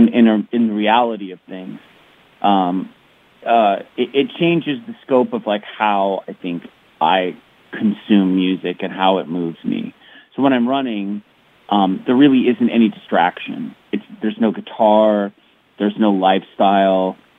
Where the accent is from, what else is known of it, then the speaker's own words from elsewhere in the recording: United States; the fact that I'm just an American that actually got to make records